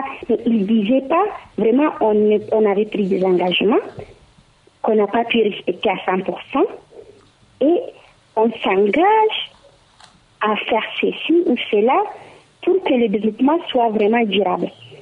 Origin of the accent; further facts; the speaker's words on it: Chad; Je suis du Tchad